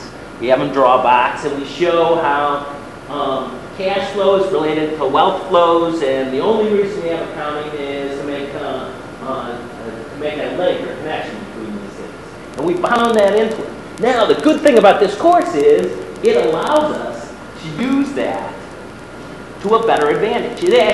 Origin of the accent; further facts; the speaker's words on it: Detroit, Michigan, United States; I grew up in Detroit, so I always use Detroit.